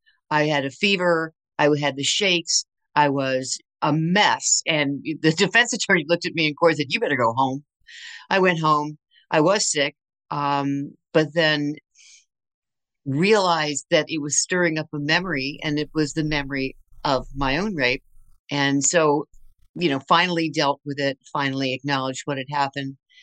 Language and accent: English; Berkeley, California, United States; born there; also born or lived in Tacoma, Washington / Texas / Michigan / Maryland; Yeah, so I was born in Berkeley, and then we moved all over the place pretty much until I was a senior in high school.